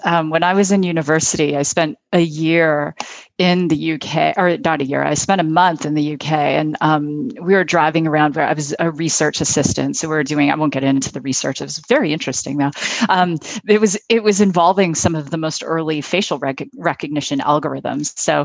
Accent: Canada; now in United States; I'm Canadian. So yes, I'm a Commonwealther, but I live in America

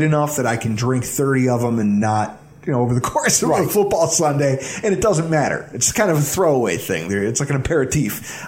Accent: North Collins, New York, United States; I grew up in North Collins.

